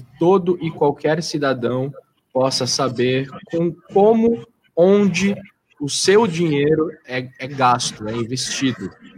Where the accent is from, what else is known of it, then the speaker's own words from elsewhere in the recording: São Paulo, Brazil; para nós que somos caiçaras, nascemos e fomos criados aqui na Baixada Santista